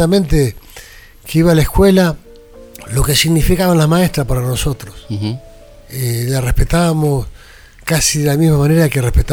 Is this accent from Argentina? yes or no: yes; San Miguel del Monte, Buenos Aires Province, Argentina; born there; also born or lived in Quilmes; Donde nací. Después hubo una universidad que fue cuando salí de San Miguel del Monte, siendo muy pequeño, me instalé en Quilmes, ya buscando triunfar en el fútbol.